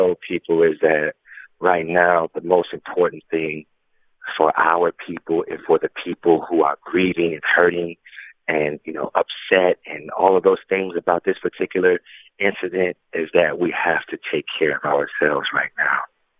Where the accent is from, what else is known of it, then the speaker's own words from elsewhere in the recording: Saint Paul, Minnesota, United States; know that's from my community, my neighborhood. You know, their family is super close to my family. We're all from the Rondo community.